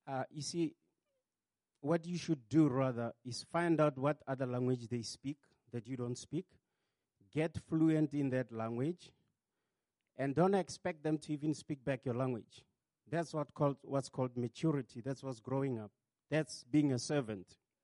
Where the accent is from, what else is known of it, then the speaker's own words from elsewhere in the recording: South Africa; first language Tswana; English is a second language; I'm South African. I speak Tswana, that's my home language. And I, of course, learned English. I never really was fluent with English until I got to university.